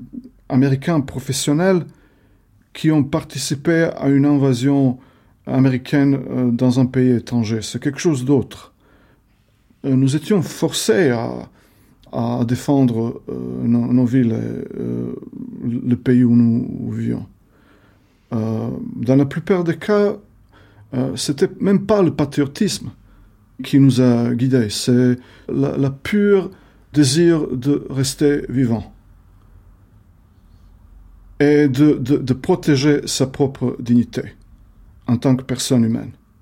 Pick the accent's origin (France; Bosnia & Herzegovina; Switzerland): Bosnia & Herzegovina; Bihać, Federation of Bosnia and Herzegovina; French is a second language; J'ai choisi à participer à la défense de ma ville où je suis né, de Bihać. J'avais 18 ans.